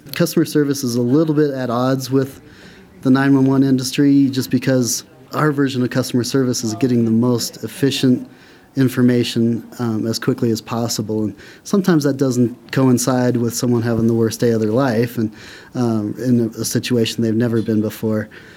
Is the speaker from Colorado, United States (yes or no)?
yes; Grand Junction, Colorado, United States; also born or lived in Roaring Fork Valley; We'd lived in the Roaring Fork Valley for 12 years and had our first son and decided to move back to my hometown of Grand Junction